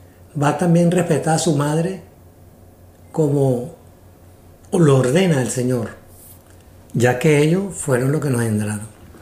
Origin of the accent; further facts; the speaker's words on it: Venezuela; En Venezuela, de donde yo soy, existe la costumbre de siempre pedir la bendición.